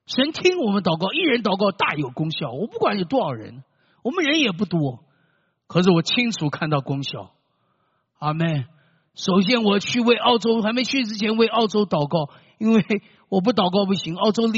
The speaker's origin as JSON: {"language": "Chinese", "country": "China", "said": "很多人的外西人看到我们中国人像看到病毒一样"}